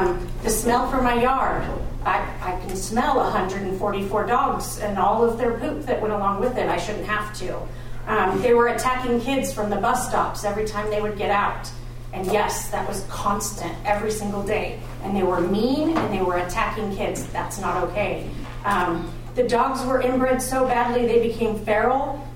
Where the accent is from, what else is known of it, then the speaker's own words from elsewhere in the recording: Tehachapi, California, United States; from Tehachapi.